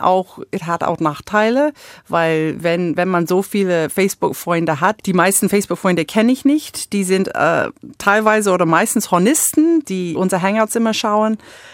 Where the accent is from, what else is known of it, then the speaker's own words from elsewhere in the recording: United States; now in Germany; Aber ich habe mich beworben, weil als Amerikanerin